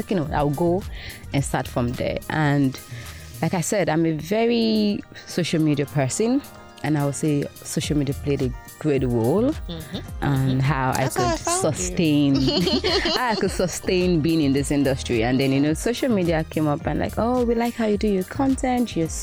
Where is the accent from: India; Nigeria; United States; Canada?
Nigeria; Abeokuta, Ogun; I mean, I'm from Ogun State, Abeokuta to be precise